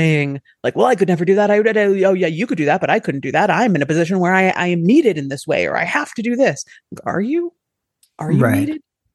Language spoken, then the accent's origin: English; United States; Well, it's, I mean, maybe because I am American, part of me is like, don't tell me not to have notions.